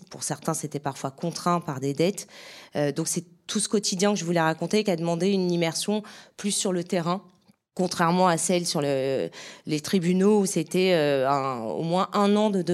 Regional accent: Marseille, Provence-Alpes-Côte d'Azur, France; Mais il se trouve que je suis marseillaise, donc j'avais pas de problème de logement sur place aussi.

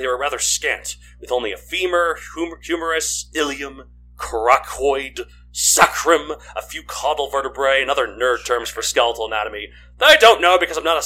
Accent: Texas, United States; Oh no, I grew up in Texas too.

